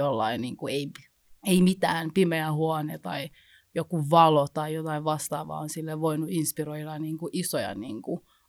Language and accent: Finnish; Rwanda; mä oon syntynyt siis Ruandassa